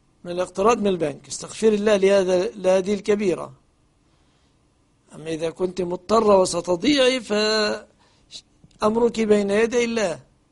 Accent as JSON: {"language": "Arabic", "country": "Egypt", "said": "أن يحفظ بلادنا مصر"}